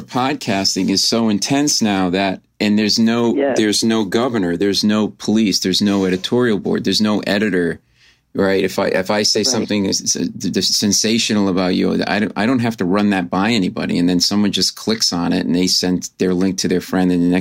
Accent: Providence, Rhode Island, United States; I grew up in Rhode Island, so I'm a fellow New Englander. Yeah, yeah, Providence.

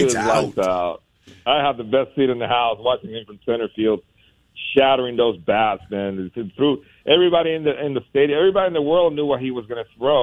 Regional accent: Puerto Rico; growing up in Puerto Rico, I ate a lot of those.

